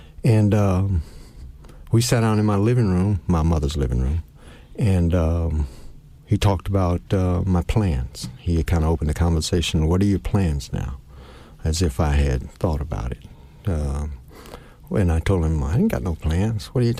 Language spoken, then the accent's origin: English; San Antonio, Texas, United States; moved away as an adult; that's the times that I grew up in San Antonio. 1969 was my last year living in San Antonio.